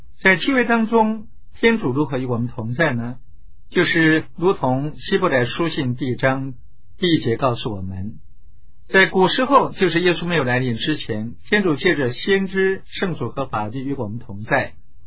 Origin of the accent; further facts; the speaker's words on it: China; 我想在我们中国人的习俗里面也是如此的